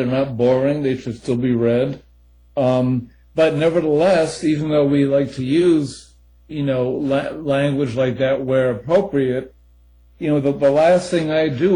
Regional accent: United States; I'm speaking as an American

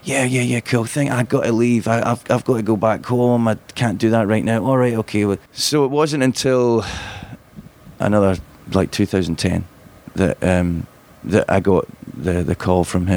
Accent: Glasgow, Scotland, United Kingdom; moved away as an adult; also born or lived in London; I was living in London, so I come from Glasgow, but I moved down to London just at the in 96

